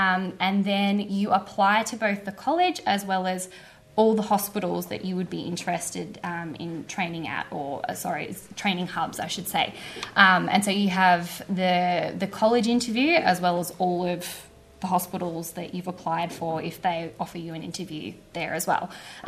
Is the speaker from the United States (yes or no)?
no; Bendigo, Victoria, Australia; I finished school in like 07, high school. I'm from Bendigo originally.